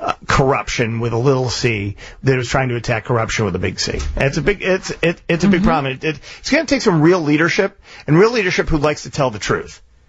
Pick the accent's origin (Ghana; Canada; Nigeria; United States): United States; As an American, here's the problem.